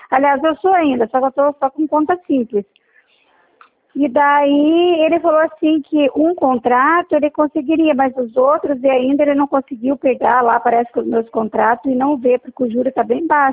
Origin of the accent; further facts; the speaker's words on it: Curitiba, Paraná, Brazil; Não, eu sou de Curitiba.